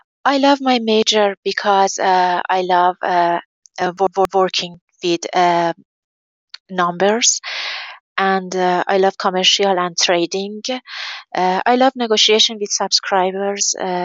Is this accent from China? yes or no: no; Tehran, Tehran Province, Iran; English is a second language; It's related to my village. I come from north of Iran, but I grew up and live in Tehran. I am 38. I live with my sister and my mom.